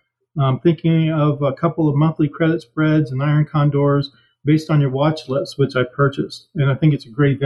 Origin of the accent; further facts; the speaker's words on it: Colorado Springs, Colorado, United States; I'm from Colorado Springs, Colorado.